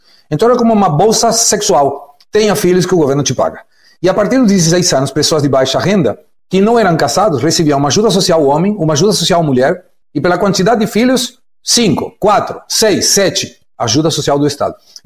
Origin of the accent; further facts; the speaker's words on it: Argentina; Portuguese is a second language; que me deixa absolutamente triste como argentino